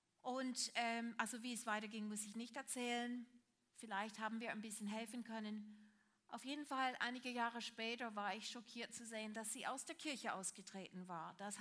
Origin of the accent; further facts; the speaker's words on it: Switzerland; Aber das ist bei uns in der Schweiz auch so.